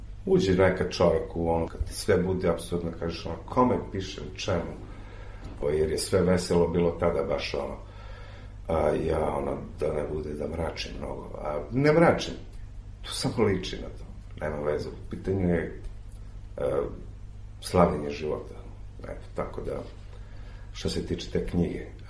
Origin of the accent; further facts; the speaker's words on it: Niš, Nišava District, Serbia; dolazim iz Niša